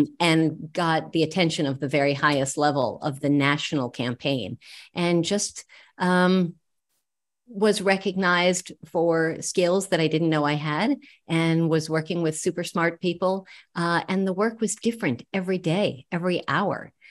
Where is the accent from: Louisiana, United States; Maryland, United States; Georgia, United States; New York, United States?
Maryland, United States; Silver Spring; also born or lived in Washington, D.C., United States; So you were totally right that I was born in DC, but that was literally where I was born, at Sibley Hospital. But my parents were living in Silver Spring. And so I am a Montgomery County